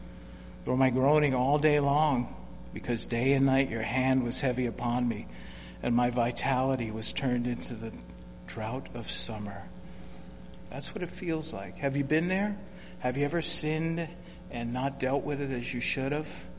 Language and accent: English; United States; I'm a poor human, and I'm a male, I'm American, I'm prone to sin.